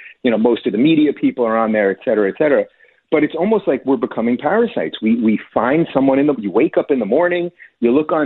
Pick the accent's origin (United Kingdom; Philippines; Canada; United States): United States; New York; Yeah, well, I was a liberal my whole life. I come from New York.